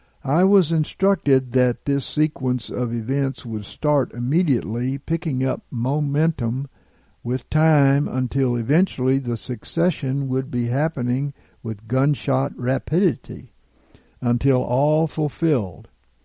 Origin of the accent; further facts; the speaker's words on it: Gulf Coast, United States; I come from the Gulf Coast, and once hurricanes come ashore, they die out very quickly